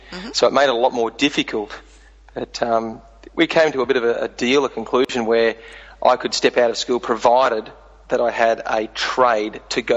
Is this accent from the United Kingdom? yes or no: no; Brisbane, Queensland, Australia; I grew up in Brisbane with my folks, and at about 16 years old, really came to the conclusion that school wasn't a good match for me at that time.